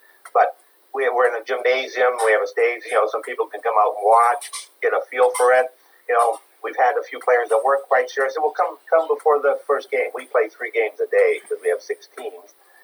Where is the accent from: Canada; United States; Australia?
Canada; We're Canadian. They want to play hockey.